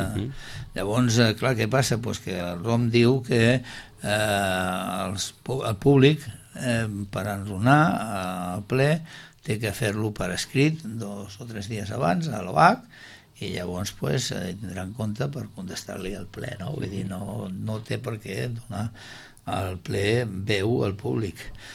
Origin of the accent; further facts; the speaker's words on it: Sitges, Catalonia, Spain; born there; jo m'estimo Sitges i he nascut a Sitges.